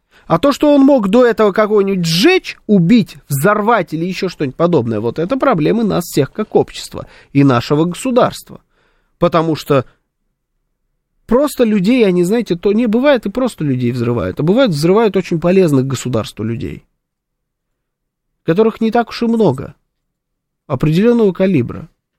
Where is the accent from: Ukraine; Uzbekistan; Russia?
Uzbekistan; Я сама из Узбекистана родом.